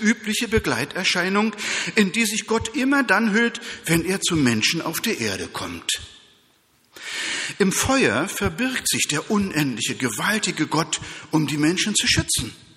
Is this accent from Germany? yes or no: yes; Berlin, Germany; ich bin Berliner, ja. Ich kann nicht gut Kölsch-Dialekt nachmachen.